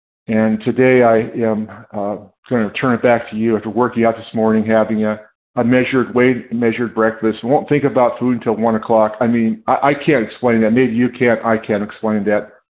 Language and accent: English; California, United States; I'm from California.